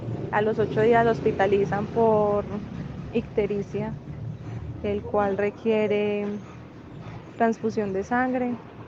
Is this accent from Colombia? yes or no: yes; Circasia, Quindío, Colombia; Nosotros somos de Circasia, Quindío.